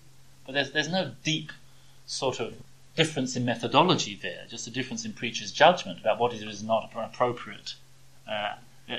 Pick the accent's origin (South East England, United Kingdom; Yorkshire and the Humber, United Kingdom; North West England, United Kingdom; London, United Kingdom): London, United Kingdom; I grew up in the East End of London. I think I understand working class culture very well because that's where my roots are.